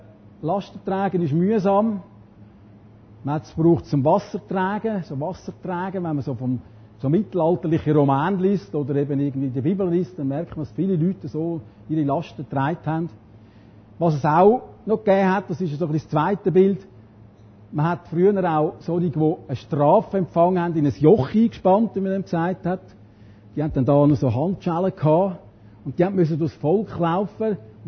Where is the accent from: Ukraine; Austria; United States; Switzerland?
Switzerland; Zurich; accent: Zurich; Ich habe vielleicht ein bisschen komischen Dialekt, aber ich bin als Häsenoffizierssohn aufgewachsen. Die längste Zeit von meinem Leben habe ich im Kanton Zürich gewohnt und darum tönt das jetzt ein bisschen zürcherisch.